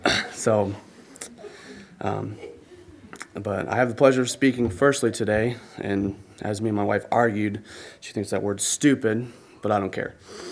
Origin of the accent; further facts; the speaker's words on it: Buffalo, New York, United States; So I'm from Buffalo, New York. Yes, there was a lot of snow. Yes, I had to shovel it. And no, I've never been to New York City.